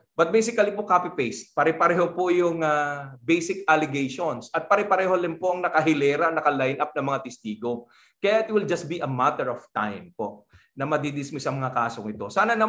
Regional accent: Mabini, Calabarzon, Philippines; piyesta sa amin sa Mabini, Batangas yun eh.

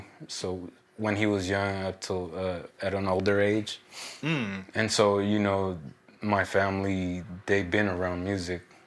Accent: East Palo Alto, California, United States; also born or lived in Mexico / Patterson; Originally, I was born in Mexico, but then as a little kid, they brought me down here to the United States and started off in East Palo Alto, that area, till 95, moved down to Patterson area

